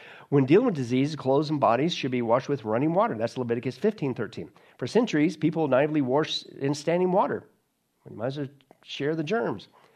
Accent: Kansas, United States; when I grew up in Kansas, Some of the older farmers, they still did that.

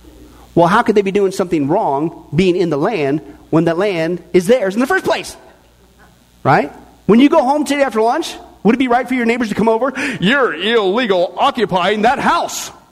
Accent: Kansas, United States; I grew up in the Midwest, in Kansas.

